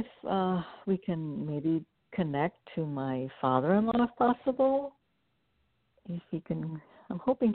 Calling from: California, United States; I'm in California, also in the Bay Area.

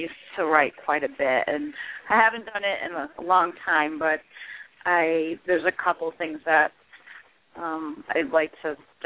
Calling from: New Hampshire, United States; I'm in New Hampshire.

